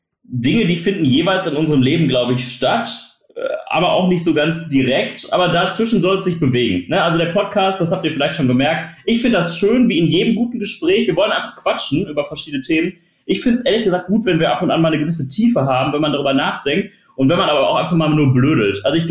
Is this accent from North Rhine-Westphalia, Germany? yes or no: yes; Essen, North Rhine-Westphalia, Germany; Kennst du das? In Essen ist das ganz extrem. Ich komme aus Essen